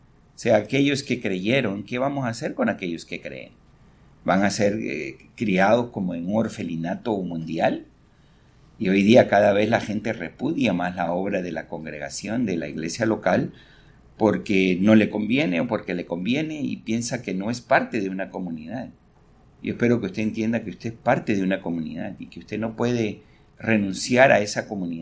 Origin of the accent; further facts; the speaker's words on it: Peru; moved away; como ustedes saben que yo vengo del Perú